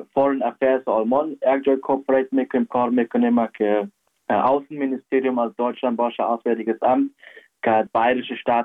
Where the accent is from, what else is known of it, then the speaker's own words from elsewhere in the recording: Kabul, Afghanistan; از کابل هستم. پدر جانم که مهاجر جان مردوشان از کابل هست، پدر کلانای ما از کابل هست.